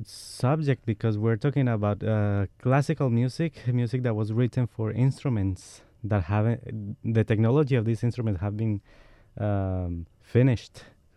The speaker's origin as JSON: {"language": "English", "region": "Bogotá", "country": "Colombia", "tie": "born or raised there", "second_language": "English", "said": "I was born in Colombia, in Bogota, and I grew up around salsa and tangos and all this Colombian music."}